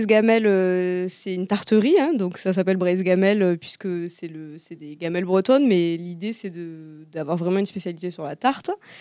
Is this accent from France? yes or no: no; England, United Kingdom; accent: English; French is a second language; Désolée pour mon accent anglais